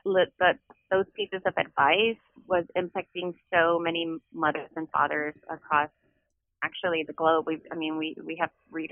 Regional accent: El Salvador; moved away; also born or lived in Houston, United States; I was born in Houston and lived there for the first 6 years of my life until my parents divorced and my mom moved us back to El Salvador.

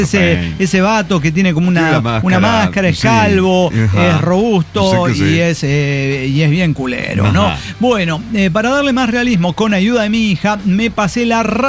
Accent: Lagos de Moreno, Jalisco, Mexico; de Lagos de Moreno, carnales.

